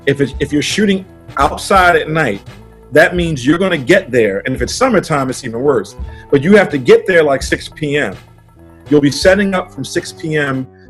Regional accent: Baltimore, Maryland, United States; I grew up in Baltimore, and you know, later in life things got a little bit rough

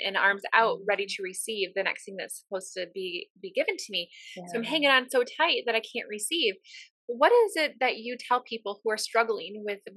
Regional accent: Midwest, United States; Is it because I grew up in the Midwest?

